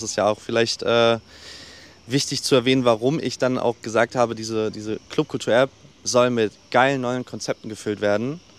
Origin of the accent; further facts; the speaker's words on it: Potsdam, Brandenburg, Germany; Und ich komme aus Potsdam, warum sollte ich das dann für Berlin machen?